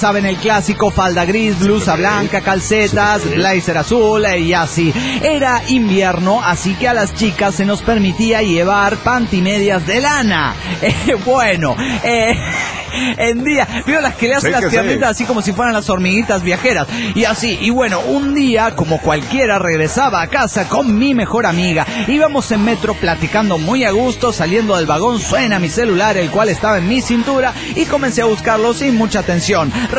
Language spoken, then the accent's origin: Spanish; Mexico City, Mexico; del DF Mexicano.